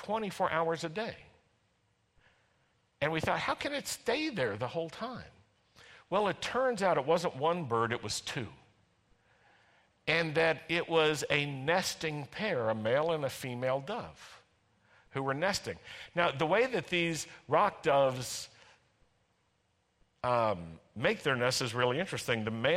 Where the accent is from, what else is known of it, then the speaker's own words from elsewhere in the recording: United States; now in Israel; You know, I come from Ashkenazi America.